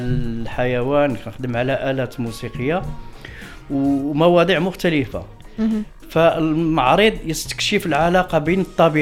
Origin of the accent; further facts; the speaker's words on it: Fes, Fès-Meknès, Morocco; كنا نسكن في واحد الحي مدينة فاس، أنا سكنت وترعرعت في مدينة فاس